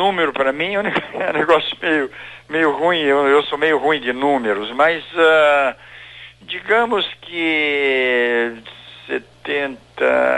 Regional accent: Curitiba, Paraná, Brazil; born there; Porque eu sou vizinho de vocês aí, eu nasci em Curitiba

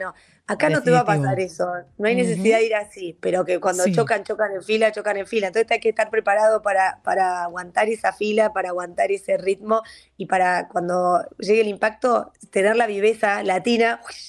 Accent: Argentina; a mí como argentina, lo que más me costó y lo que más resultado me dio

